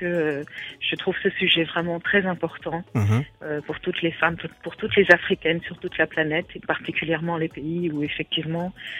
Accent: France; also born or lived in Angola; Moi, je suis africaine. Je suis née en Angola, une ancienne colonie portugaise. Donc, c'est vrai que j'ai du sang portugais, je suis claire. Je suis claire de peau et j'ai éclairci en grandissant en France.

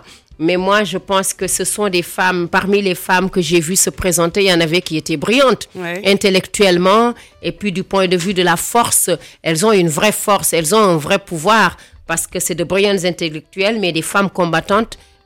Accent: Senegal; je suis une vraie Sénégalaise qui aime mon pays.

